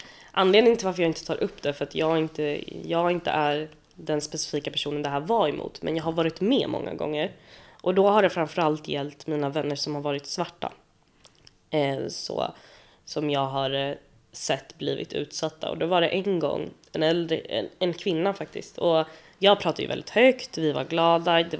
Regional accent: Sweden; born there; jag är ju född i Sverige. Bara för att mina föräldrar inte pratade svenska när de kom hit. Så till exempel när de hämtade mig, min mamma kunde prata spanska.

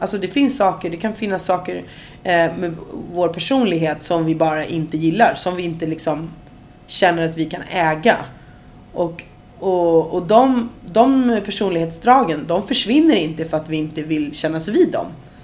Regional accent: Sweden; Jag är svensk och jag har latinamerikansk påbrå och jag är mamma och jag är kvinna

